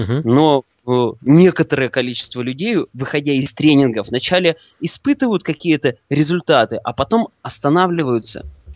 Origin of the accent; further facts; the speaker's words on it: Kirov, Kirov Oblast, Russia; то есть я сам из Кирова